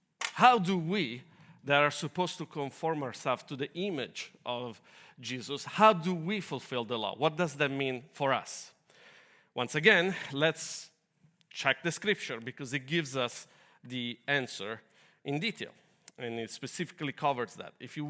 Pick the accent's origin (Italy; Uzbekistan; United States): Italy; Bergamo, Lombardy; English is a second language; I'm not American. I know you couldn't tell from my accent because it's so perfect. But yes, I was born in Europe, and I'm Italian. And I come from a little town near Milan. Its name is Bergamo.